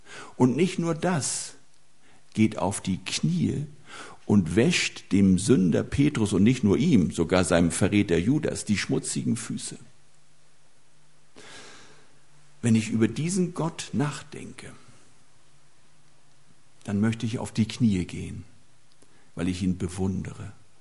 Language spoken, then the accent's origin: German; Schleswig-Holstein, Germany; Ich stamme aus Schleswig-Holstein, falls es jemand an meiner Sprache noch nicht gemerkt hat.